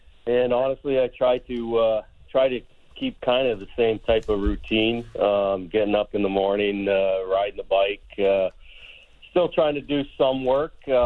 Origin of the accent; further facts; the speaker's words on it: Brandon, Manitoba, Canada; We're both from Brandon, Manitoba. My parents were living there.